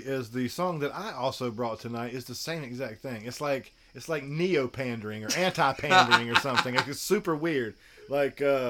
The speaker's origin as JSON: {"language": "English", "region": "South Carolina", "country": "United States", "tie": "born or raised there", "said": "is from my home state of South Carolina."}